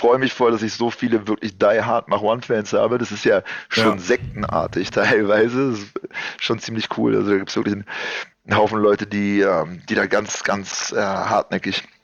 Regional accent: Germany; weil ich mich als Deutscher in Kreuzberg halt durchgesetzt habe.

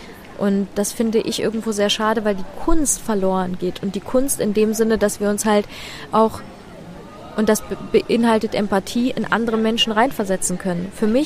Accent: Ukraine; now in Germany; ich komme aus der Ukraine ursprünglich

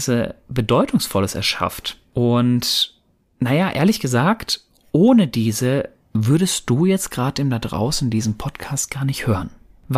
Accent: North Rhine-Westphalia, Germany; Ich komme ja ursprünglich aus dem Pott

